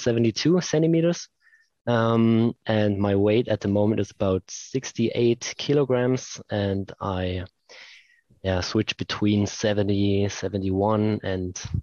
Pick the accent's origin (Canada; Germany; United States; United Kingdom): Germany; Leipzig, Saxony; saw that I was from Leipzig too, which is our hometown